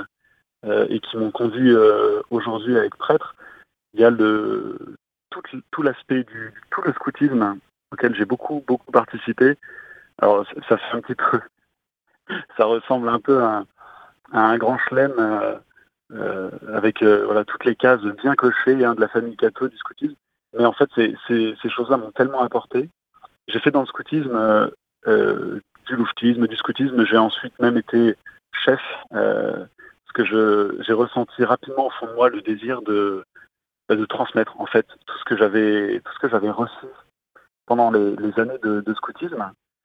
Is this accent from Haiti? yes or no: no; Toulon, Provence-Alpes-Côte d'Azur, France; Et donc, je suis originaire de Toulon, d'une famille catholique de 5 enfants.